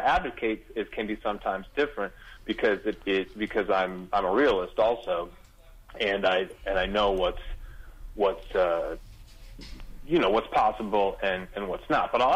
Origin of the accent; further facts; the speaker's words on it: Oregon, United States; I'm from Oregon, so I've seen it all kind of happen in my little microcosmic world.